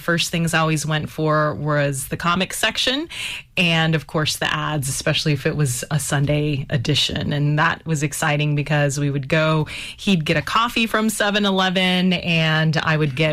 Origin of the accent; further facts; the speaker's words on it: Dallas, Texas, United States; Born and raised in Dallas, Texas. Yes, I'm a Dallas Cowboys fan.